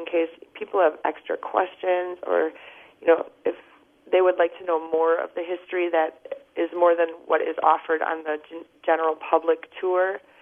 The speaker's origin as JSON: {"language": "English", "town": "Milwaukee", "region": "Wisconsin", "country": "United States", "tie": "born or raised there", "said": "Jones Island is one of probably my most favorite tours, born and raised in Milwaukee."}